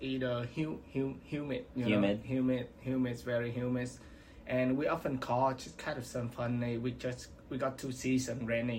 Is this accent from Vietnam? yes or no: yes; Vietnam; English is a second language; Yeah, I'm from Vietnam.